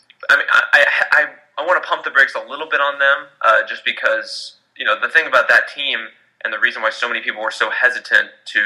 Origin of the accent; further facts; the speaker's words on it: Dallas, Texas, United States; growing up in the Dallas area, kind of living and dying with Mavs games when I was younger